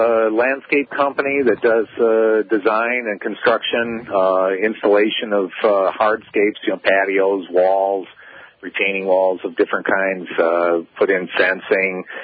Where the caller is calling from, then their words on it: Illinois, United States; We're from Northern Illinois.